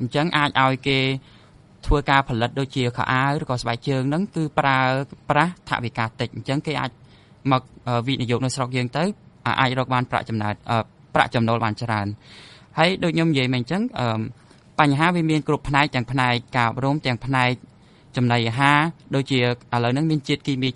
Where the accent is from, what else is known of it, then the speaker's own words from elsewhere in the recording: Kang Meas, Kampong Cham, Cambodia; បាទបងខ្ញុំមានស្រុកកំណើតនៅភូមិជ្រោយក្របៅស្រុកកងមាសខេត្តកំពង់ចាមហើយឪពុកម្ដាយរបស់ខ្ញុំគាត់តាមពិតទៅគាត់ជាកសិករទាំងពីរនាក់